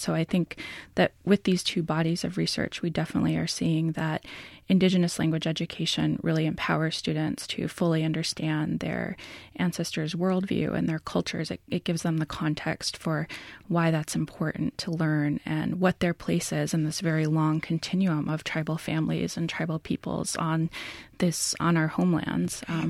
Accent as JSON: {"language": "English", "region": "the Dakotas", "country": "United States", "tie": "born or raised there", "said": "And I'm actually not from the Wampanoag tribe. I'm from the Standing Rock Sioux tribe. And so I grew up in the Dakotas."}